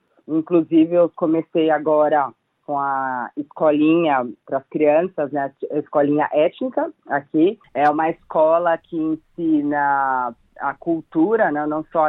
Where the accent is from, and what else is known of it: São Caetano do Sul, São Paulo, Brazil; born there